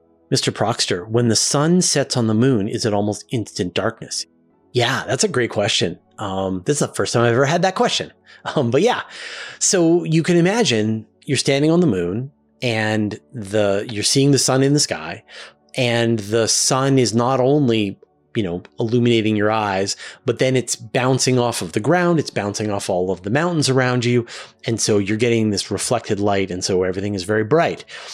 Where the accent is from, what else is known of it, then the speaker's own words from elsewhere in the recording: Canada; as a Canadian citizen, I have to vote for my government. And so it's my job to build up a level of expertise in the policies of the various parties in my country